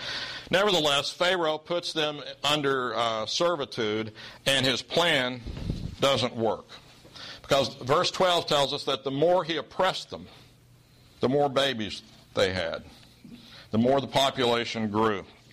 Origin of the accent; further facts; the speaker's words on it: Oklahoma, United States; Now, you know I'm from Oklahoma, don't you?